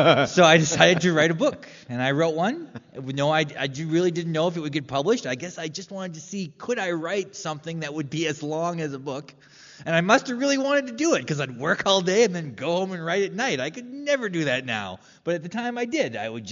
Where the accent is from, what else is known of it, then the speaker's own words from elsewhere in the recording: North Dakota, United States; I grew up in North Dakota on a farm outside of a town of 500 people. There was like 23 kids in my graduating class.